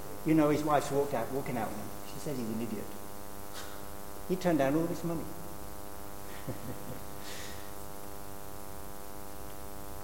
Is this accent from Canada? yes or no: no; Norwich, East of England, United Kingdom; I'm from Norwich.